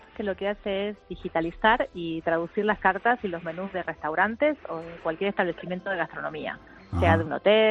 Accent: Argentina; now in Barcelona, Spain; que yo soy argentina, como te darás cuenta.

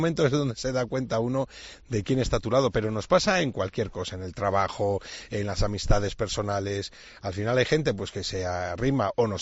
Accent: Benavente, Castile and León, Spain; de mi ciudad, de Benavente y de Zamora, me están apoyando muchísimo

